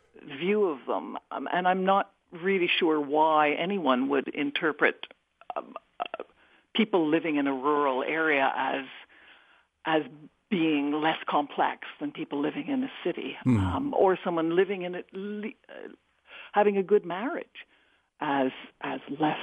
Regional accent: Canada; where even as a Canadian, I was shattered, although I understand that I could never have been as affected as an American.

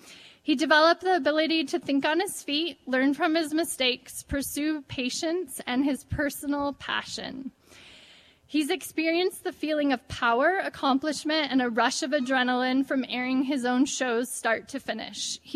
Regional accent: Carbondale, Colorado, United States; I was born and raised in Carbondale and came back to the Valley right after college

